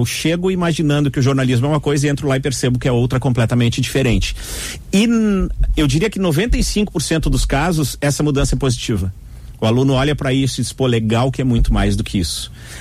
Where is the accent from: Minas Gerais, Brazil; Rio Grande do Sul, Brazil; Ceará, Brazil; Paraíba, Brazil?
Rio Grande do Sul, Brazil; Santa Cruz do Sul; eu vim de Santa Cruz do Sul, de onde eu sou, para a Famecos para trabalhar em rádio.